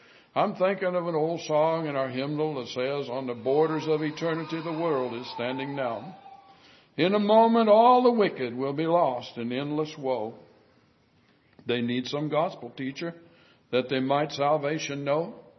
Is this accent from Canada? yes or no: no; United States; I'm glad I'm an American. I appreciate the freedoms that we have.